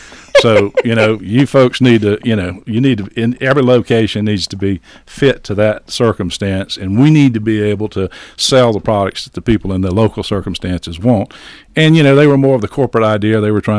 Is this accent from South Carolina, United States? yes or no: yes; Williamston, South Carolina, United States; born there; Well, actually, I was born in Anderson County in Williamston. We lived in a four-room house.